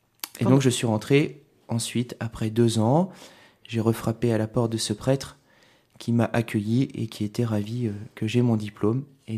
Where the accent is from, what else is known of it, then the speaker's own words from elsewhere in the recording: Dreux, Centre-Val de Loire, France; born there; je suis né à Dreux et j'ai fait ma scolarité dans l'enseignement catholique à l'Institut Saint-Pierre-Saint-Paul.